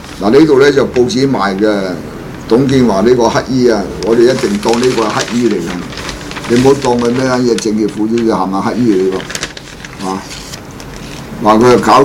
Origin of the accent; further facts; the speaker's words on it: Hong Kong; 咁你共產黨你表現啲能力俾我哋香港人睇下先得㗎